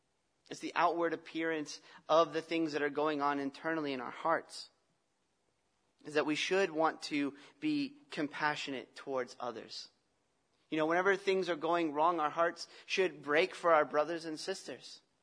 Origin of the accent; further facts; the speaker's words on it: United States; Now, I'm American, so we don't say sorry.